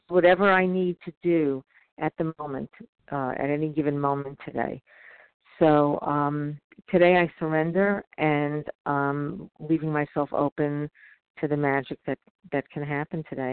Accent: New York, United States; now in Southern California, United States; I live in Southern California, although I'm from New York originally, which is what you hear in my voice.

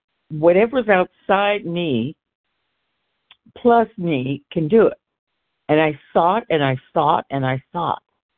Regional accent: California, United States; from California.

